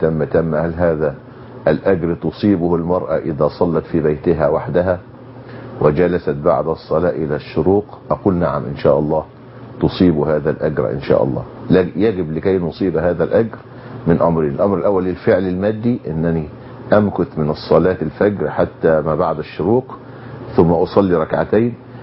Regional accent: Egypt; إحنا عندنا في الريف المصري

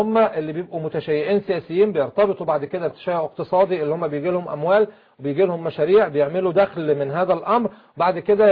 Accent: Egypt; احنا عندنا في مصر برضو والامن قام بالواجب فيها مظبوط اللي هي مدرسة شوقي

